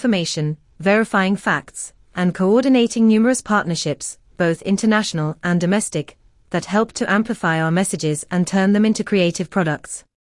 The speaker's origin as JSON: {"language": "English", "town": "Chernihiv", "region": "Chernihiv Oblast", "country": "Ukraine", "tie": "born or raised there", "said": "to tell the story of my hometown, Chernihiv, one of Ukraine's northernmost cities"}